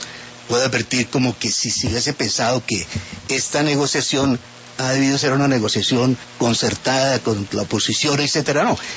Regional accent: Colombia; como colombiano

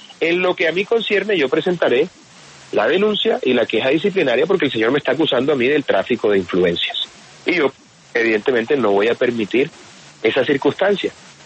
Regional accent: Colombia; como colombiano

